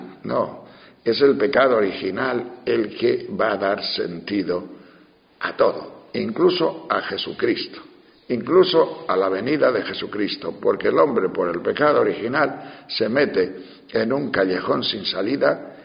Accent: Asturias, Spain; Yo cuando era pequeño estaba en Asturias, justo después de la guerra. Mi padre era guardia civil.

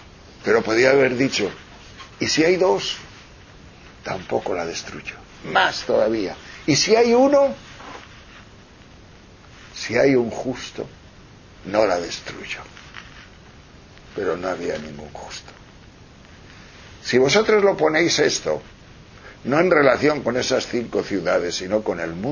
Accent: Tejerina, Castile and León, Spain; Y Madrid y Tejerina, que es mi pueblo.

